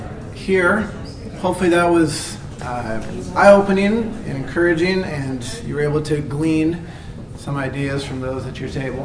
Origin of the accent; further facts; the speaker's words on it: Wilson Creek, Washington, United States; born there; So I was born in Eastern Washington in the great metropolis of Wilson Creek, population 200 at that time.